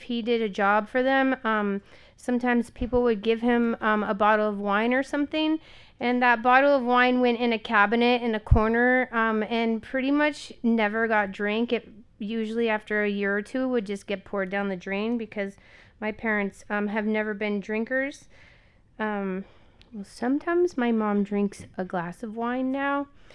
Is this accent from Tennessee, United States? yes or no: no; Walnut Creek, California, United States; I was born and raised in Walnut Creek, born in this hospital.